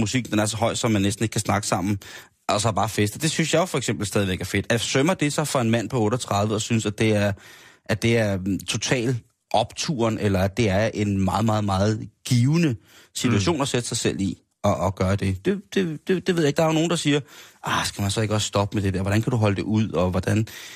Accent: South Korea; now in Denmark; Jeg stammer fra Sydkorea. Jeg er adopteret.

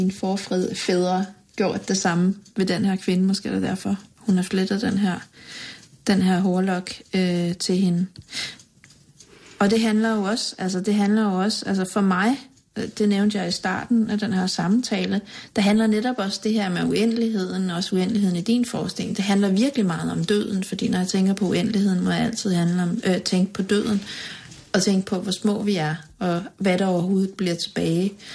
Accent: Haderslev, Region of Southern Denmark, Denmark; accent: South Jutlandic; Jeg voksede op i Haderslev, hvor mine forældre flyttede hen med mig, da jeg var 4. Og i Haderslev taler man sønderjysk

